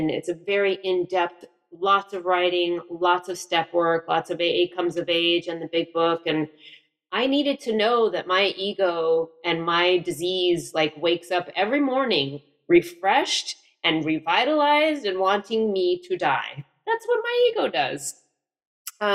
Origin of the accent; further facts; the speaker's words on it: Los Angeles, California, United States; I'm from Los Angeles. I've lived in Colorado for a little over 3 years. So I am a San Fernando Valley girl.